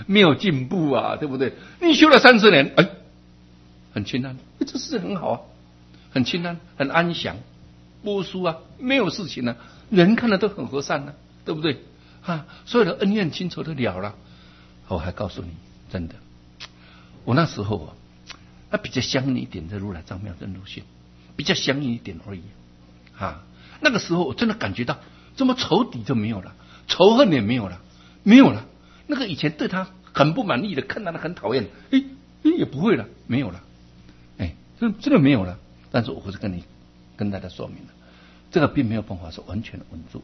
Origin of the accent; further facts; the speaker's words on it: Taiwan; 那世界什么灾难，我们台湾人的帮忙呢？